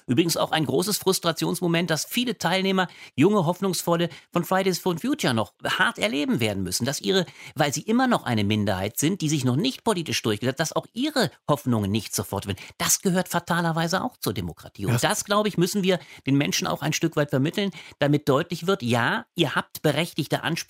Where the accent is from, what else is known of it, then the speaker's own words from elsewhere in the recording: Ingelheim, Rhineland-Palatinate, Germany; Bin nämlich selber aus Rheinland-Pfalz, aus Ingelheim.